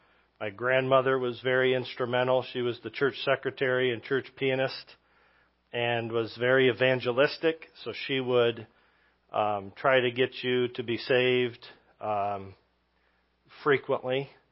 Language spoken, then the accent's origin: English; Michigan, United States; moved away as an adult; also born or lived in Oregon; We lived in Oregon for 12, 13 years in two different stints. We're both originally from Michigan. Moved out in 2005 and pastored in Medford.